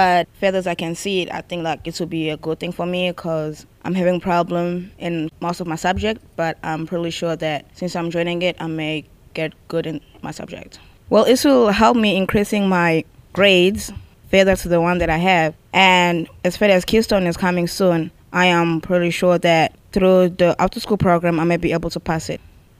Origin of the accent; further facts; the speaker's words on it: DR Congo; also born or lived in South Africa; now in United States; I'm a freshman, and I go to Brashear High School, and I'm from South Africa, but originally from Democratic Republic of Congo.